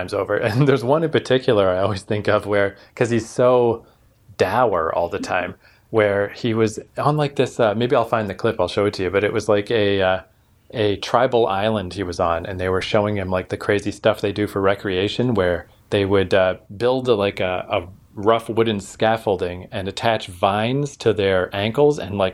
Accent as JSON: {"language": "English", "country": "Canada", "said": "I just wasn't aware of it as a Canadian."}